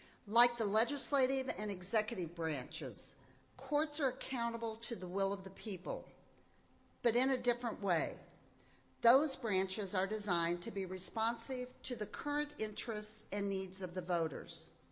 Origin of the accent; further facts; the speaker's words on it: Nevada, Missouri, United States; I am proud to be a lifelong Missourian. I was born and raised in Nevada in Vernon County. I am a product of the public schools of this state